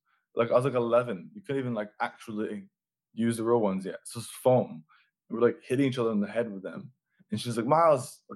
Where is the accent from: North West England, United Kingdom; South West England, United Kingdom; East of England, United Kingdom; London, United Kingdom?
London, United Kingdom; now in United States; I was born in London, born in between Brixton and Ealing Broadway, which is like kind of outside London.